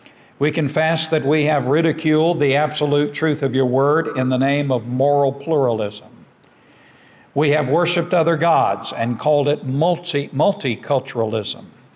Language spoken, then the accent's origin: English; United States; Second of all, I am an American. And I know Jesus didn't just die for Americans. I know He died for the entire world. But I know that this is my country. This is my land.